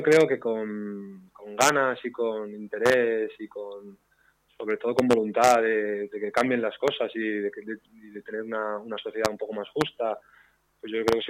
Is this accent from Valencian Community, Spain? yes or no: yes; Elche, Valencian Community, Spain; Pues mira, como tú dices, soy de Elche, nací aquí hace ya 48 años